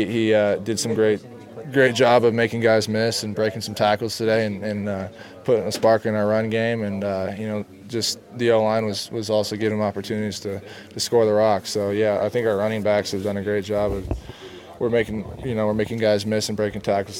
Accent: Lake Stevens, Washington, United States; So just to have that support and that fan base for my hometown is awesome. And having everybody be able to drive 45 minutes to come watch me play is super cool, too. So anytime I see some Lake Stevens people out here

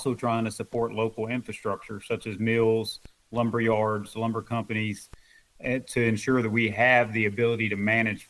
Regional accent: Kentucky, United States; But I grew up in Kentucky, really in the central part of Kentucky, right around the Bardstown, Elizabethtown area, where I grew up turkey hunting, deer hunting

